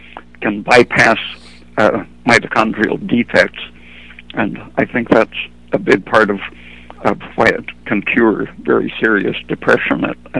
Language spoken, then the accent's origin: English; Oregon, United States; He didn't know in advance that I was from Oregon, but instantly knew who the professors would be at Oregon.